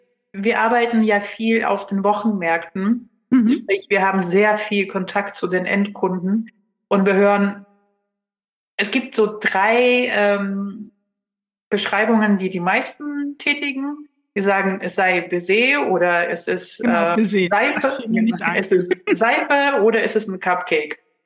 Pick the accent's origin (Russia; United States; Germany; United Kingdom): Russia; Ich komme selbst aus Russland. Das ist die Süßigkeit meiner Kindheit.